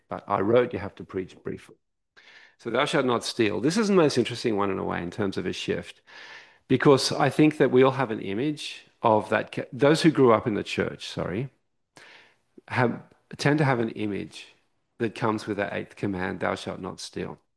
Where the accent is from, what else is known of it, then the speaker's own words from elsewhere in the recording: Australia; I heard recently, I'm Australian. I don't know if you heard, but I am, I confess.